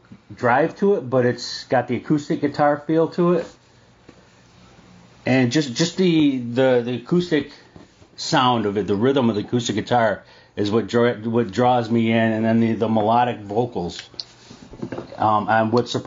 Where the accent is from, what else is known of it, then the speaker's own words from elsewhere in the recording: Syracuse, New York, United States; because I grew up around Syracuse, I still live around Syracuse